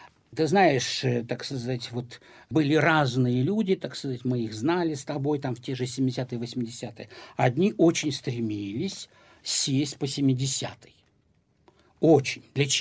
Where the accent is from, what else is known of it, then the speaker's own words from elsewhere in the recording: Usikirkko, Leningrad Oblast, Russia; Это как раз деревня Усикирка финская, да, расшифровывается как «Новая церковь» на Карельском перешейке